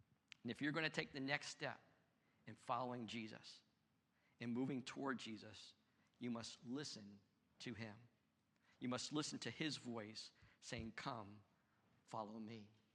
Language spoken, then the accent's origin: English; Connecticut, United States; And I'm thinking, I'm from Connecticut. Connecticut's north of Philadelphia.